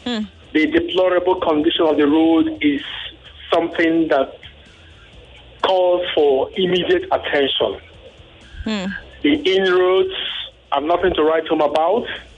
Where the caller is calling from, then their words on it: Lagos, Nigeria; I'm calling from Satellite Town.